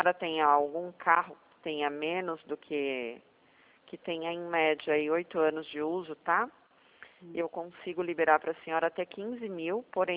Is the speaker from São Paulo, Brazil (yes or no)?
yes; Sorocaba, São Paulo, Brazil; Eu sou de Sorocaba, aqui é bem quente.